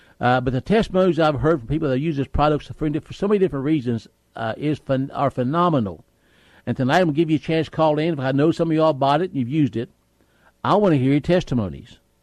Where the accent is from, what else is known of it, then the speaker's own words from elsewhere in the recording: West Virginia, United States; I barely speak English because I come from West Virginia.